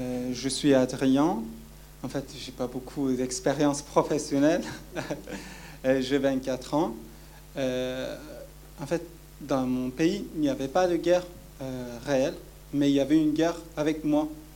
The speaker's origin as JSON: {"language": "French", "region": "Kurdistan", "country": "Turkey", "second_language": "French", "said": "Non, je ne parle pas arabe. Je viens de Kurdistan, partie de la Turquie. Je parle turc, kurde, un peu anglais. Et j'apprenais le français."}